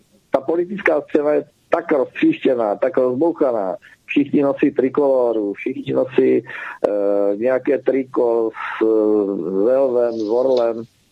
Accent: Brno, South Moravian Region, Czechia; já jsem Brňák, takže tady bylo Brno nějakou dobu

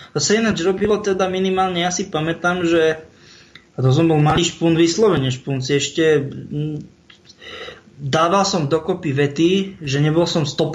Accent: central Slovakia, Slovakia; u nás sa tak pekne hovorilo, lebo som zo stredného Slovenska

